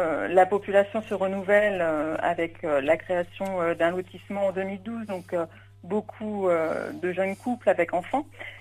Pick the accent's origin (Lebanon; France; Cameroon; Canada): France; Bayeux, Normandy; les anciens me connaissent puisque j'ai grandi à Bayeux.